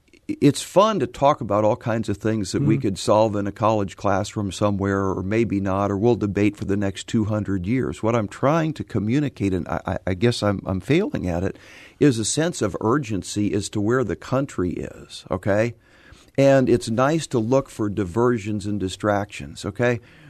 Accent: Missouri, United States; You know, I grew up in St. Louis County, went to high school here, got a degree in engineering.

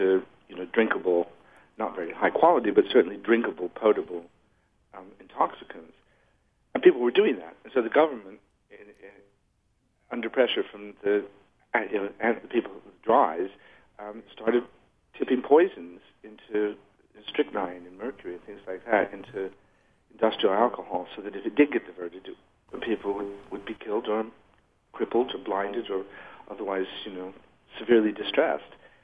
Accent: Des Moines, Iowa, United States; You know, I grew up in Des Moines

